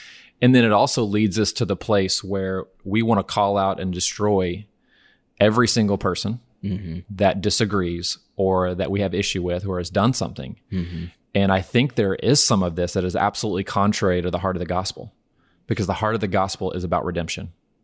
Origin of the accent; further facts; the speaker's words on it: Norman, Oklahoma, United States; I'm from Norman, Oklahoma.